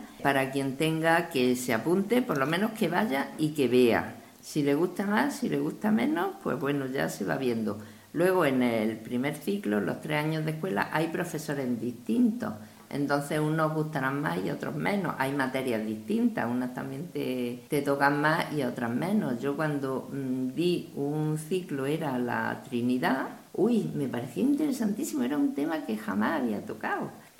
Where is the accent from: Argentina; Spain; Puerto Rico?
Spain; born there; nací en la España católica y tuve una formación católica bastante buena